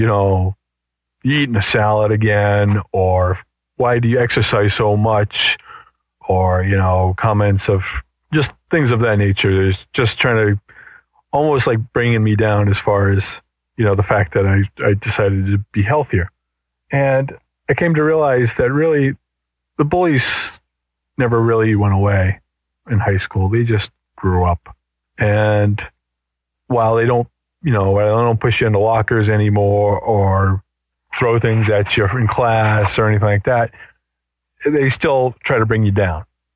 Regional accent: Boston, Massachusetts, United States; I'm from Boston

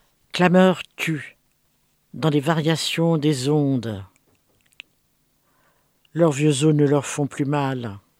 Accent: Tunis, Tunis Governorate, Tunisia; c'est ma ville natale, Tunis

